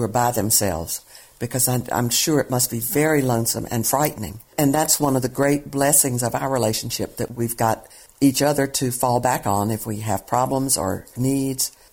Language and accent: English; Durham, North Carolina, United States; accent: Durham, North Carolina; now in Washington, United States; I've been in Washington for 50 years, and I still sound like I'm from Durham, North Carolina.